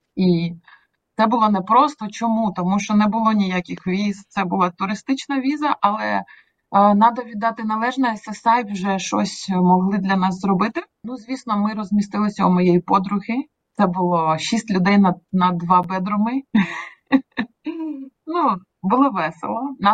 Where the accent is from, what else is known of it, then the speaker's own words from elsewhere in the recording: Odesa, Odesa Oblast, Ukraine; accent: Odesa Ukrainian; also born or lived in Kyiv; як можна почути з мого акценту, я із Одеси. У мене одеська українська. Я прожила 15 років в Києві, і лютому 22-го року я жила з трьома дітьми.